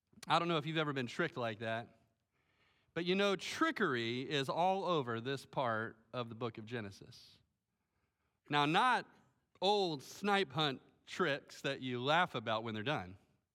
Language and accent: English; Melbourne, Florida, United States; I grew up here in Melbourne, and I grew up at this church.